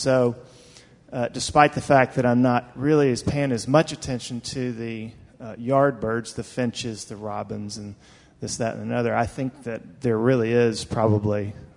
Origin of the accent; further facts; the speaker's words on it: Tennessee, United States; And I grew up in Middle Tennessee, where there's a fairly spectacular warbler migration in the spring that happens every year.